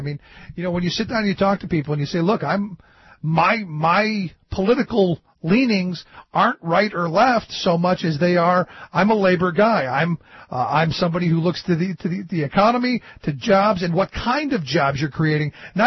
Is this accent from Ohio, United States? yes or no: yes; Cleveland, Ohio, United States; So evidently I grew up in Cleveland, the place where the river caught on fire because of the steel mill.